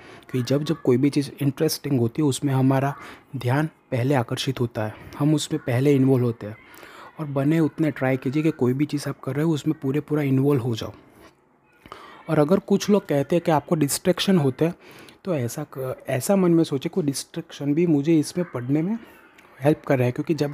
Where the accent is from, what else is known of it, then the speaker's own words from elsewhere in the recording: Gujarat, India; और मैं गुजरात इंडिया से बिलोंग करता हूँ।